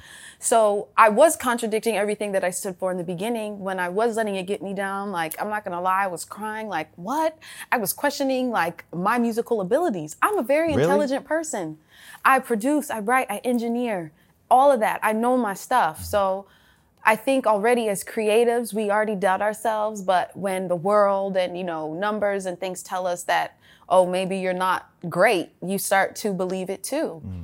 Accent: Atlanta, Georgia, United States; growing up in Atlanta, when people say dreads, it always be like locks, locks.

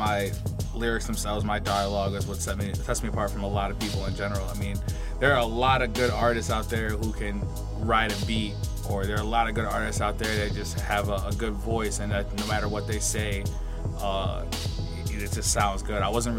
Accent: Liverpool, New York, United States; I was born in New York. I was raised in a little town. Actually, I was raised a couple places, but I grow roots in Liverpool, which is just outside of Syracuse.

